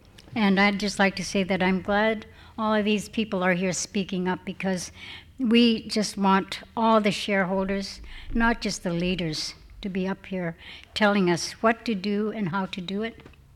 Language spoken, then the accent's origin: English; Tacoma, Washington, United States; I'm from Tacoma, Washington